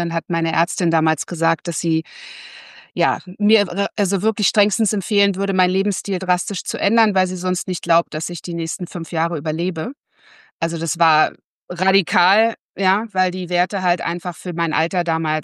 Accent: Berlin, Germany; born there; Ich bin Berlinerin gebürtig und bin seit ungefähr 20 Jahren berufstätig.

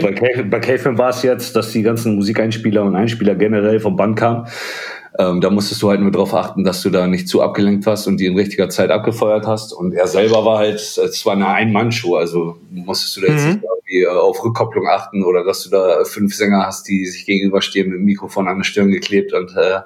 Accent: Bremen, Germany; Aus Bremen.

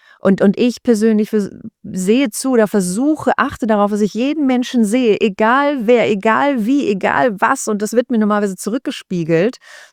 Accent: Spain; also born or lived in Germany; ja, aber ich bin auch Spanierin, habe in Deutschland gelebt, das ist ja nicht dasselbe.

